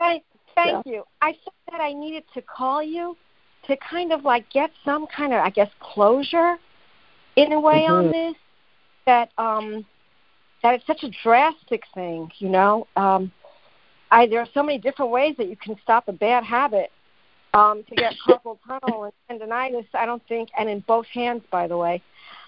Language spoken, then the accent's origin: English; New York, United States; I'm from New York.